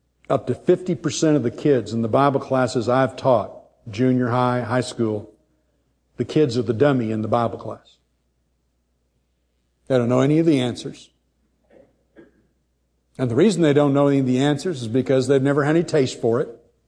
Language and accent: English; California, United States; I grew up in California. It was not like here. 90 kids in a class.